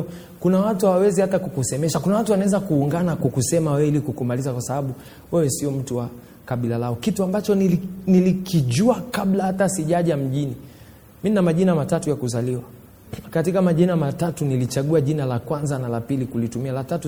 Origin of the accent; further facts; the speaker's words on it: Mwanza, Tanzania; now in Dar es Salaam, Tanzania; Mimi nimetoka Mwanza, nimekuja Dar. Nimefika hapa Dar, sifahamu mtu yoyote.